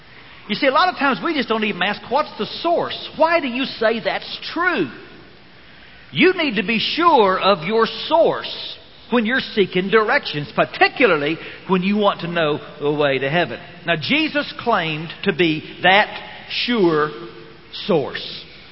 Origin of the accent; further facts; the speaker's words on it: Texas, United States; but I'm from Texas, and it's hard for a Texan to admit that something somewhere else could be better than we have at home.